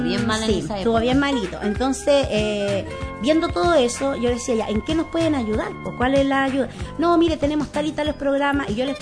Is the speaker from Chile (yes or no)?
yes; Tocopilla, Antofagasta, Chile; Somos las mujeres de Tocopilla, las emprendedoras.